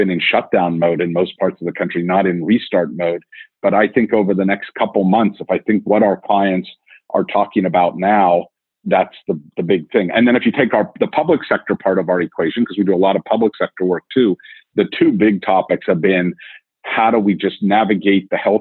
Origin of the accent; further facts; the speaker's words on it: New York, United States; Well, I'm a New Yorker too, and I think about it every day.